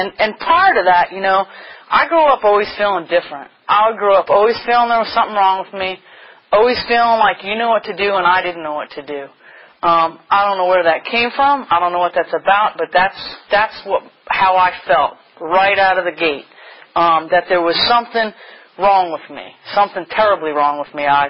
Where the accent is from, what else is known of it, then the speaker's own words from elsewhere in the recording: New York, United States; now in Richmond, United States; I'm from New York. I've been in Richmond for actually over 20 years now, about 21 years.